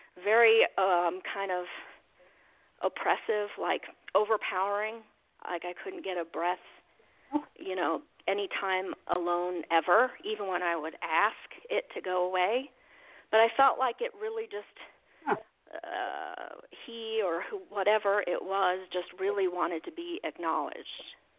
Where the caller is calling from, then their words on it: Colorado, United States; I'm calling from Colorado.